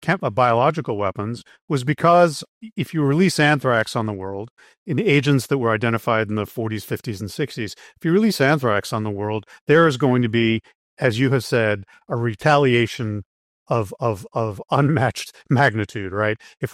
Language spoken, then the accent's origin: English; California, United States; and I live in Virginia, I'm from California